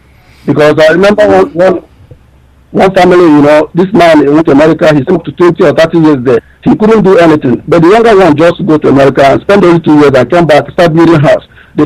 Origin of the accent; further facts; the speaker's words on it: Akpo, Anambra, Nigeria; now in China; I'm from Akpo, Orumba South.